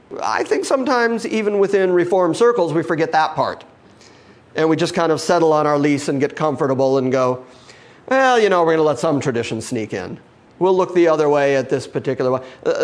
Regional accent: Ireland; I'm Irish.

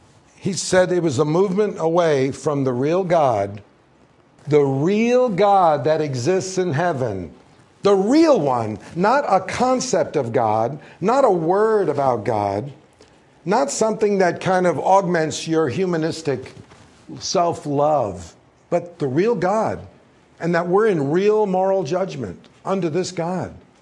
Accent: Long Island, New York, United States; there was an intellectual atmosphere where I was growing up on Long Island.

